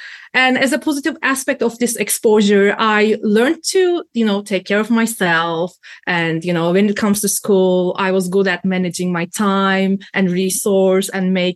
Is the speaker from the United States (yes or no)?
no; Antalya, Turkey; So first of all, I was born and raised in Antalya, Turkey. So it's a city located on the Mediterranean coast of southwestern Turkey